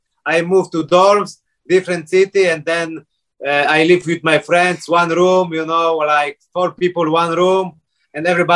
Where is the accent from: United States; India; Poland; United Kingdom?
Poland; Kudowa-Zdrój, Lower Silesian Voivodeship; English is a second language; now in Abu Dhabi, United Arab Emirates; I'm from Poland, to small village, Kudowa Zdrój. This city I start training, but then like 2 years more, I moved to different city.